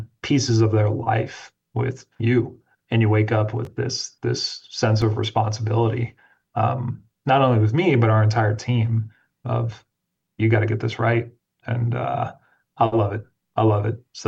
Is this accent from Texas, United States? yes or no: yes; Houston, Texas, United States; I grew up in Houston, suburbs of Houston, and loved where I grew up